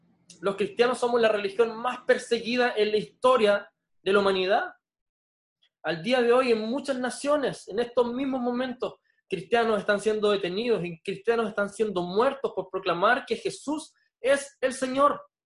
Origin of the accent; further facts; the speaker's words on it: Magallanes, Chile; como magallánicos, como chilenos, como habitantes de este mundo en el año 2020